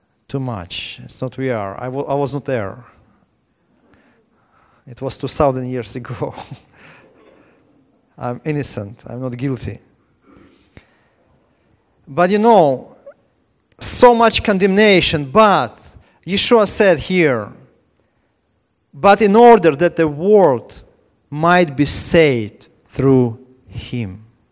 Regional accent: Ukraine; now in Florida, United States; We live in America, and I'm also living in Florida and America. I came from Ukraine some years ago.

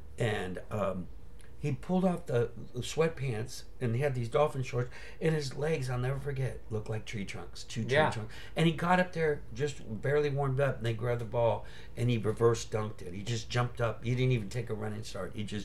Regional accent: San Francisco, California, United States; I mean, I grew up in San Francisco

